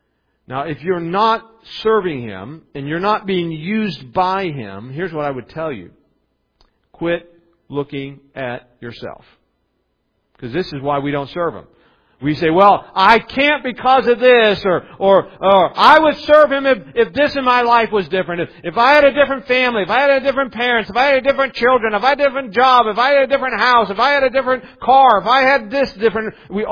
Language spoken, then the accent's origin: English; Maysville, United States; I grew up in Maysville. I was a bus kid.